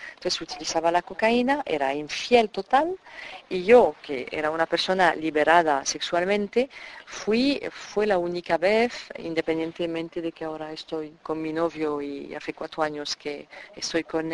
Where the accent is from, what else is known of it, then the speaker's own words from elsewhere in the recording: France; Spanish is a second language; como buena francesa, a pesar de los estereotipos